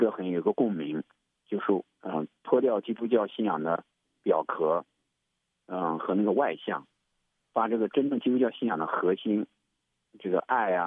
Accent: China; 那对我们中国人来讲的话，其实也有这种，我们中国人其实也很善良的一个民族，很勤劳的一个民族

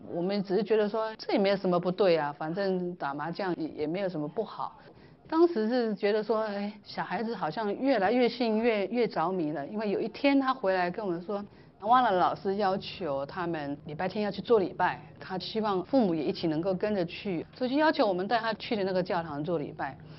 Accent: Taiwan; 我说那这是我们台湾人都是就是这样子被教导啊

